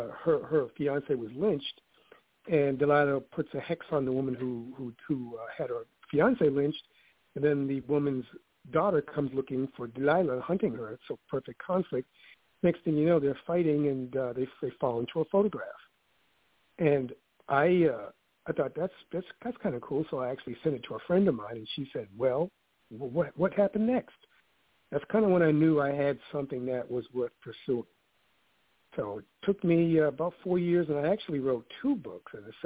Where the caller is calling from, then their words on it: Bear, Delaware, United States; I'm in Bear, Delaware.